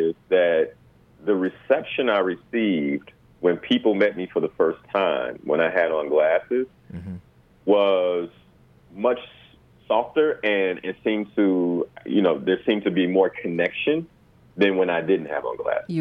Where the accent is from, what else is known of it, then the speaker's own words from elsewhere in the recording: Chicago, Illinois, United States; And I'm from Chicago.